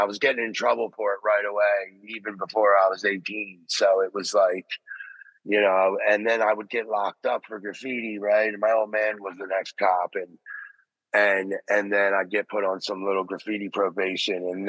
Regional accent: Philadelphia, Pennsylvania, United States; growing up in Philadelphia, there was a lot of graffiti

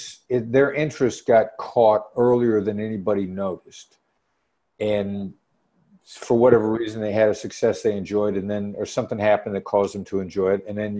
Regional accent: Iowa, United States; also born or lived in Illinois; now in West Hollywood, United States; I was born in Iowa. Actually, I was born in Illinois, but I grew up in Iowa. Oh, so you're a Midwest boy. I'm a Midwest boy.

